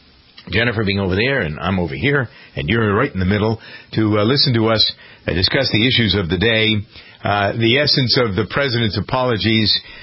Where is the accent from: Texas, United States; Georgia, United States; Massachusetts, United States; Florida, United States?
Massachusetts, United States; Framingham; a friend of mine who is from my hometown of Framingham, but is spending more and more time in Los Angeles.